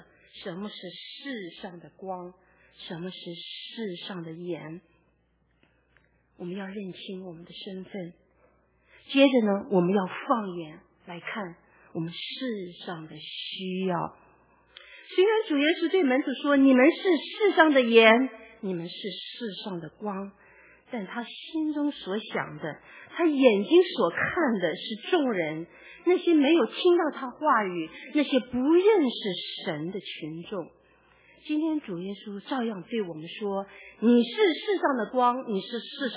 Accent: China; 我们中国人常说道高一尺，魔高一丈。

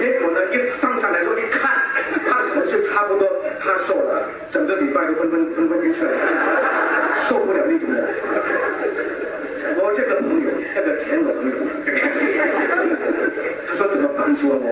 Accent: Hong Kong; 我们在香港长大，啊，什么都敢吃，特别广东人。

